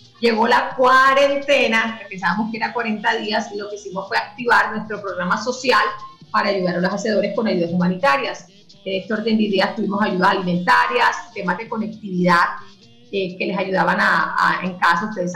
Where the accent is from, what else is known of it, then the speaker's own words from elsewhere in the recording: Barranquilla, Atlántico, Colombia; yo pienso que como barranquilleros, como colombianos